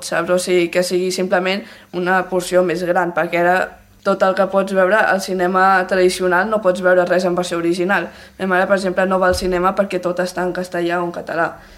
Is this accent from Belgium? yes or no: yes; Belgium; Catalan is a second language; jo sóc de Bèlgica